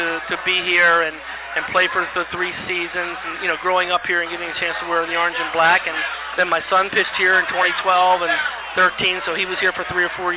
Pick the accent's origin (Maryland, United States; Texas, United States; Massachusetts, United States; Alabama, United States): Maryland, United States; Baltimore; Well, I was fortunate because I grew up here in Baltimore. So I'm a local guy. I grew up in eastern Baltimore County over